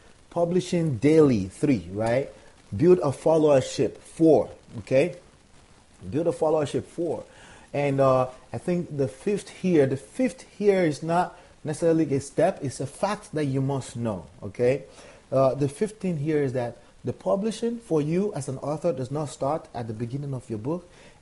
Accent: Nigeria; born there; I was born in Nigeria

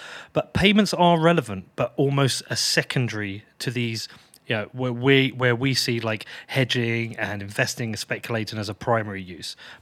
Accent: United Kingdom; we're from Western countries, you know, you're from the US, I'm from the UK.

